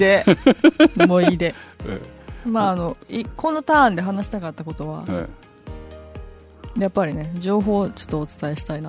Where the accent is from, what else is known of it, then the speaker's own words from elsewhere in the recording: Kansai, Japan; 私知らんくて、関西人やから